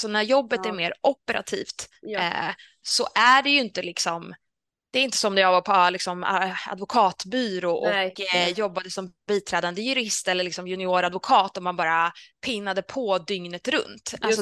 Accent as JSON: {"language": "Swedish", "region": "Värmland", "country": "Sweden", "lives_now": "Stockholm, Sweden", "said": "jag är ju från Värmland. Så att våra föräldrar bor ju inte i närheten på något sätt."}